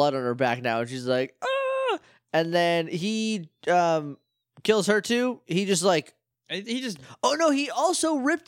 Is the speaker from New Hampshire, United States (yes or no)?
yes; New Hampshire, United States; Maybe it's just because, like, I'm from New Hampshire and I'm worried about ticks.